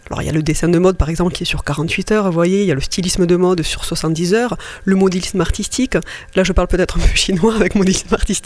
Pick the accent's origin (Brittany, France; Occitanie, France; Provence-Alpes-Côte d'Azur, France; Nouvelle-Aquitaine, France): Occitanie, France; Tarbes; Je suis native de Tarbes